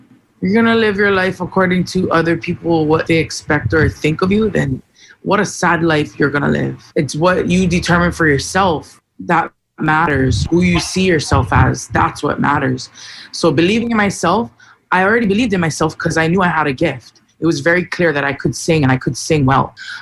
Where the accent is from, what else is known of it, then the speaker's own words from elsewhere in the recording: Hawaii, United States; also born or lived in Louisiana; I was born in Louisiana at the end of December. My family moved back to Hawaii into my grandparents' home, and my sister was born in October.